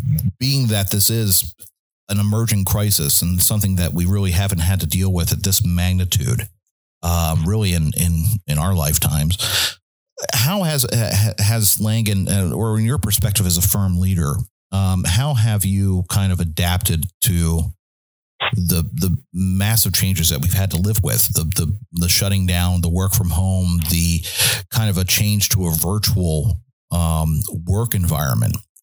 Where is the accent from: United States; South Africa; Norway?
United States; Quakertown, Pennsylvania; St. Luke's Upper Bucks Hospital in Quakertown, Pennsylvania, which is my hometown neck of the woods up in Bucks County.